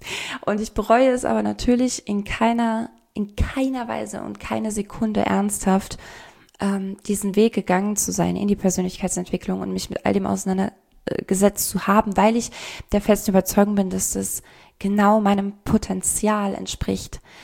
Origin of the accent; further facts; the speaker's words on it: Dudweiler, Saarland, Germany; ich bin in Dudweiler aufgewachsen im Saarland.